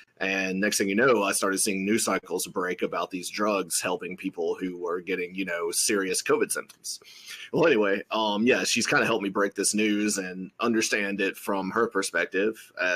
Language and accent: English; Mississippi, United States; I live in Mississippi. So you could say I'm about as Southern American as it gets.